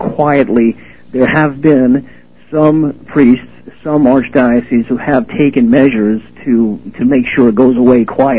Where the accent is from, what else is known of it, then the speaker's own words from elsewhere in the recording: United States; I decided to check in the United States, being an American.